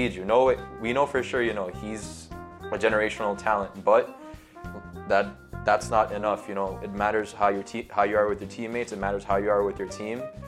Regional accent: Queens, New York, United States; I'm 21 years old. I was born in New York, and I have lived here all my life

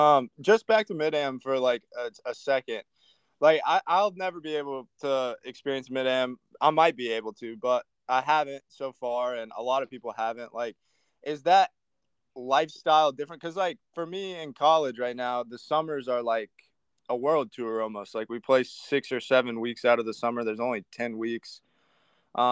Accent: Kentucky, United States; So I'm from Kentucky, kind of small town. It gets cold in the winter.

